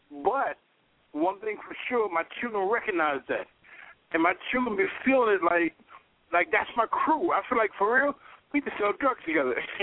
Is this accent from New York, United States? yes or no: yes; Brooklyn, New York, United States; I'm from Brooklyn for real. I was born and raised in Crown Heights. I had an option of going back to New York